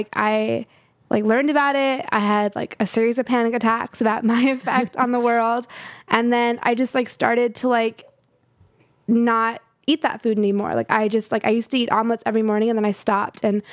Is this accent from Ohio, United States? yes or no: no; California, United States; also born or lived in Houston, Texas / Atlanta, Georgia / Colorado; So I was born in Texas and I was there until I was five in Houston. And then we went all across the country, like Atlanta, Georgia, and then Colorado. And eventually we settled in California. So like from like seven onwards, I was in California.